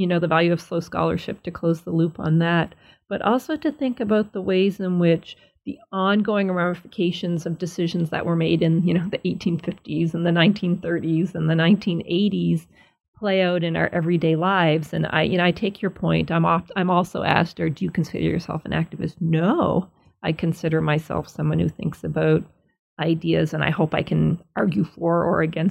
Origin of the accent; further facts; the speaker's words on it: Nova Scotia, Canada; where I grew up in Nova Scotia is the same sort of whiteness.